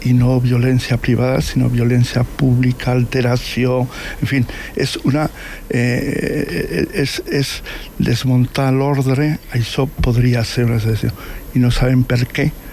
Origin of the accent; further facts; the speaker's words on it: Basque Country, Spain; Jo, tal com has dit, soc de procedència basca, soc basc, i no soc català.